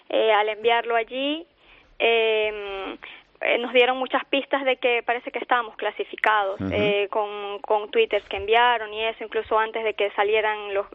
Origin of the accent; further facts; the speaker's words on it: Venezuela; now in A Coruña, Spain; soy arquitecto y soy venezolana. Estoy, ajá, estudiando diseño de interiores porque quiero continuar mis estudios acá en Coruña.